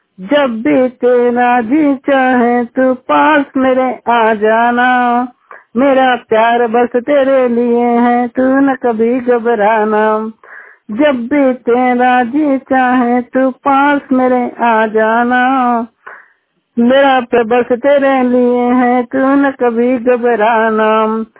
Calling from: Chhattisgarh, India; जिला राजनांदगांव छत्तीसगढ़ से बात कर रहा हूँ।

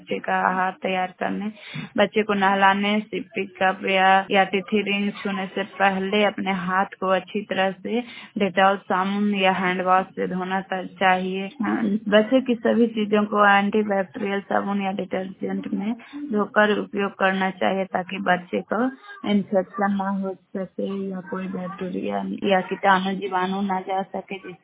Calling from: Nawada, Bihar, India; और मैं नारदीगंज प्रखंड से बोल रही हूँ। मेरा जिला नवादा पड़ता है।

